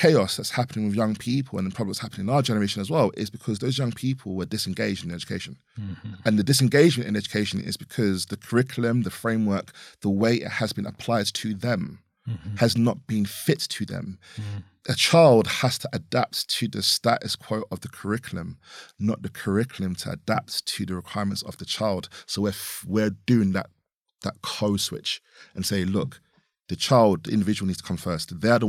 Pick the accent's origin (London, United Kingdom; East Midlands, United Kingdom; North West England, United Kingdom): London, United Kingdom; also born or lived in Harlow; I'm originally from South London myself, but then I also lived in Harlow for about 5 years.